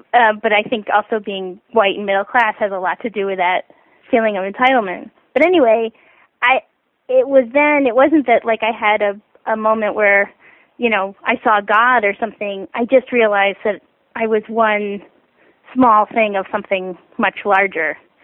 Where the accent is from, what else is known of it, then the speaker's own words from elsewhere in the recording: United States; and also just being an American, you think, well, if I work hard enough, I'll just get what I want.